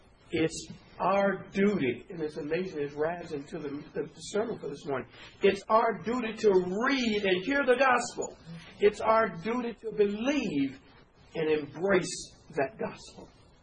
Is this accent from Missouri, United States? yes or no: yes; Missouri, United States; I just say to them, I'm from Missouri. You got to show me.